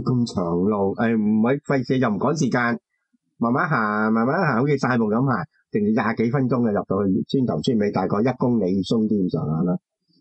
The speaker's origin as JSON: {"language": "Cantonese", "country": "Hong Kong", "said": "我哋香港人习惯好晏食饭，有时八点几九点。"}